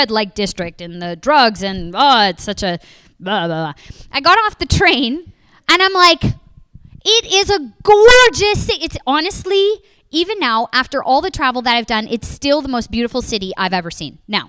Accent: Toronto, Ontario, Canada; somebody who was born and bred in Toronto, which is rare, as Steve was saying

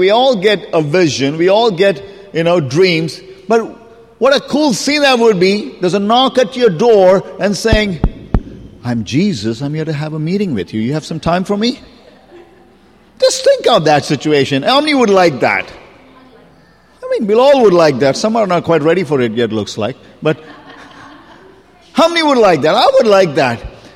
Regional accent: India; English is a second language; if you're wondering why my V and my W, I keep struggling with it. That's because I come from India. We say our V and our W very much the same.

